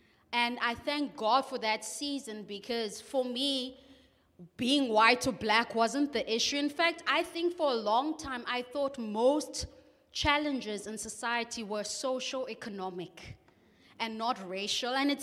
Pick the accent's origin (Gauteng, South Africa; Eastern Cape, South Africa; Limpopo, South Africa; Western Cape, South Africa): Eastern Cape, South Africa; Mdantsane; So I grew up in Emdanzane in a location, but I went to a multiracial school.